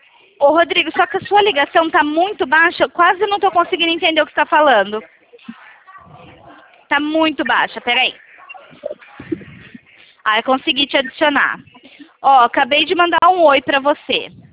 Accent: São Paulo, Brazil; Eu sou aqui de São Paulo.

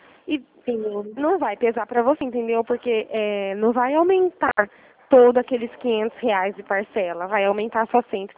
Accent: Araras, São Paulo, Brazil; Sou de Arara, São Paulo

